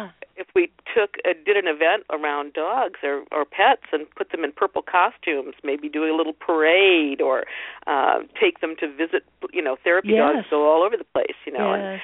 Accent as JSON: {"language": "English", "region": "Ohio", "country": "United States", "tie": "born or raised there", "said": "And I was born and raised in Ohio, so I'm yay, Ohio."}